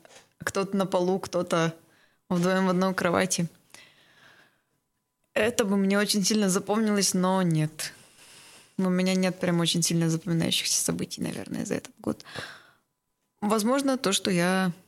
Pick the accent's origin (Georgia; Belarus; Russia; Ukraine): Ukraine; now in Israel; Нужно как бы понимать, почему, учитывая, что я из Украины.